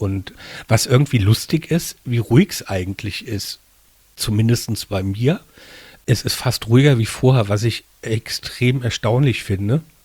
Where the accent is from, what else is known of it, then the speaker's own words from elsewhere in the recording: Rhineland-Palatinate, Germany; weil vom Grundsatz bin ich ja ein Landei. Also ich bin ja auf dem Land in einem Weinort geboren und habe auch lustigerweise mal ganz kurz für ein halbes Jahr, aber wirklich noch nie direkt in Mainz gewohnt, aber immer an der Mainzer Grenze. Ich bin ja auch in Mainz zur Schule gegangen